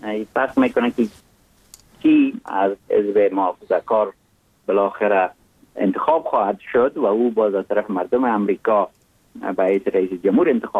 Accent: Mazar-i-Sharif, Balkh, Afghanistan; born there; آدم در جای مثل مزار شریف که در اونجا متولد شدم

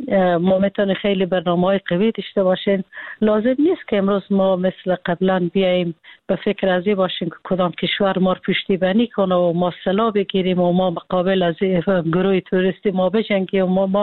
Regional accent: Afghanistan; moved away; ما افغانا

